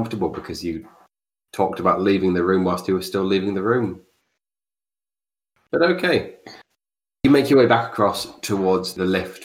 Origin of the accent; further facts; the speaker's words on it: East of England, United Kingdom; I'm from Essex.